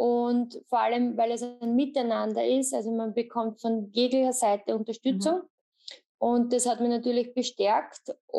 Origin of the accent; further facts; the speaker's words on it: Lower Austria, Austria; Ich komme aus Österreich, aus Niederösterreich. Bin verheiratet und Mama von 2 Mädchen im Alter von 9 und 15 Jahren.